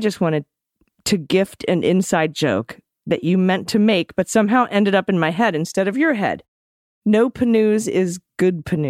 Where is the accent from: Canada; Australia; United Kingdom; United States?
Canada; I'm a Canadian senior citizen.